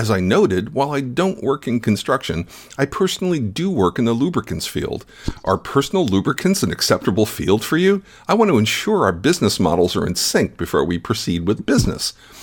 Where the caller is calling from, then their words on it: Albany, New York, United States; I hail from Albany, New York.